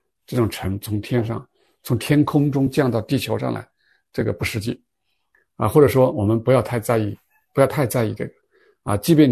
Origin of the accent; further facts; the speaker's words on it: Heilongjiang, China; 我们是黑龙江的，我们不是爱黑龙江啊，不是爱我们中国